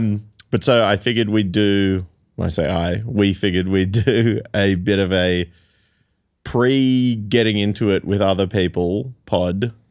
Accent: Taiwan; accent: American; also born or lived in Australia / Fiji / Shanghai, China; I was born in Australia, and then I grew up in Taiwan, Fiji, and Shanghai predominantly, with stints coming back to Australia. And, was like a classic diplomat kid, went to American schools, had a very thick American accent

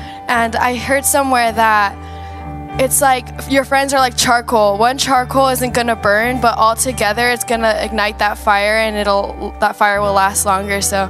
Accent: El Paso, Texas, United States; now in Austin, United States; So I'm actually from El Paso, and I'm in Austin now for school

